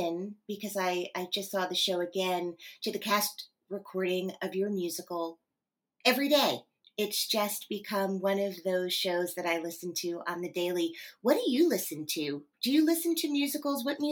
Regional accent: New Jersey, United States; you know, I grew up in New Jersey. So getting to Manhattan, I just drove over the George Washington Bridge. It was not a big deal to come here.

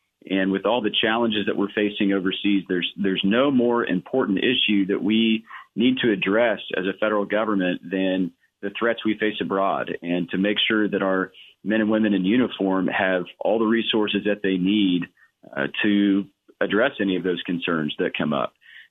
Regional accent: Bartlesville, Oklahoma, United States; Yeah, so I grew up in Bartlesville, Oklahoma, which for people outside of the state may know from Phillips 66

